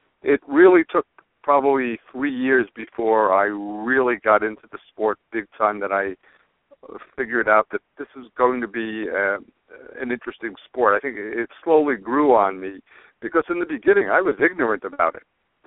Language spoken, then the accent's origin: English; Long Island, New York, United States; Well, actually, I'm from Long Island originally, and my first job was in Rochester, New York with the Democrat and Chronicle.